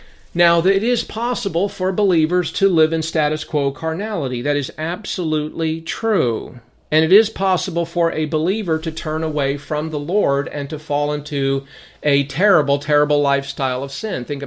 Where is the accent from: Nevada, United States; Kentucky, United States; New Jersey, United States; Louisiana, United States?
Nevada, United States; Las Vegas; When I was growing up in Vegas, from 1980 to 1990, I fell into the lifestyle of drugs for about 7 years